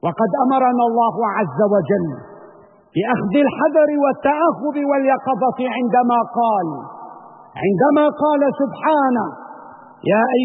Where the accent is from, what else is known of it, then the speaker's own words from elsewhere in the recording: Syria; فنحن كسوريين واجب علينا أن نكون يقظين وحذرين.